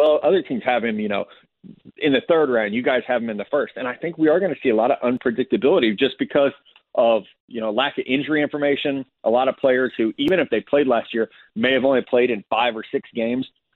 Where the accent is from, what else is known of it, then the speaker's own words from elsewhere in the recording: Missouri, United States; All day I had Chiefs fans, because I'm from Missouri.